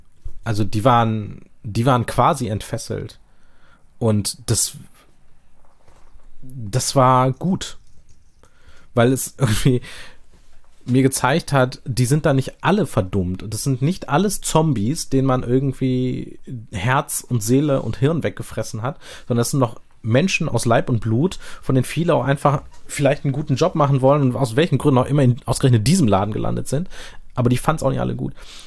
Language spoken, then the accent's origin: German; Germany; weil ich es nämlich auch als Deutscher mit ohne deutschen Eltern sozusagen auch nicht verstehe.